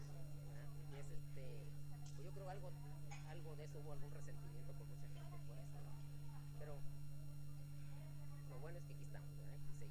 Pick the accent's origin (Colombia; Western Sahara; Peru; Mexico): Mexico; Tijuana, Baja California; yo fui nativo, soy nativo aquí de la ciudad de Tijuana.